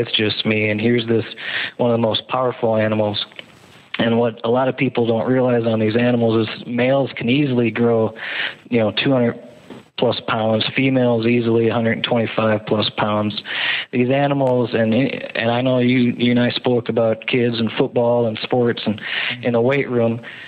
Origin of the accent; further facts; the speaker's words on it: Minnesota, United States; I mean, I'm from Minnesota. You get mosquitoes and walleye mainly there.